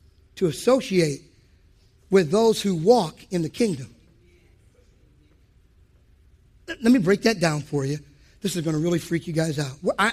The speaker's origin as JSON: {"language": "English", "region": "Ohio", "country": "United States", "tie": "born or raised there", "said": "See, years and years ago, I grew up in Ohio in a very Roman Catholic community."}